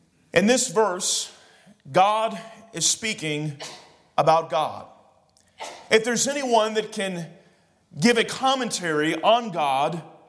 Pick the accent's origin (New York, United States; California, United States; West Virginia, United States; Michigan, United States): California, United States; Sacramento; now in North Carolina, United States; Now, when I came to North Carolina from California, I grew up in Sacramento. That's where we live.